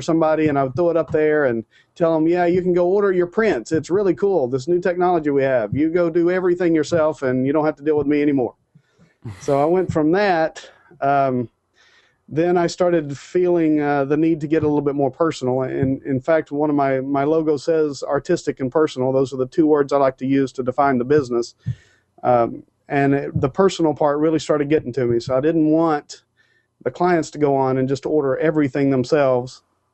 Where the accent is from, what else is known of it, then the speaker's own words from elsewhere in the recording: Tennessee, United States; now in Homestead, United States; I live currently just south of Miami in Homestead, Florida. I grew up originally in East Tennessee, and that's where I started my photography there in 94.